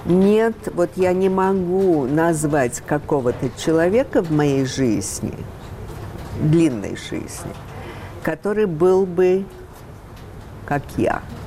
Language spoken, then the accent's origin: Russian; United States; английский мне ближе всего, конечно. Я выросла в Америке, я 8 лет приехала в Америку, я училась в Америке